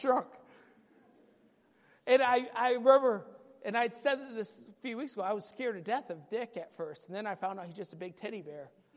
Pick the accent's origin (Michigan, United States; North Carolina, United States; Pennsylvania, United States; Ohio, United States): Michigan, United States; also born or lived in Wisconsin; now in Idaho, United States; I'm a Midwest boy. I grew up in Michigan. And I loved Michigan. Went to school in Wisconsin, the only state with sin in its name.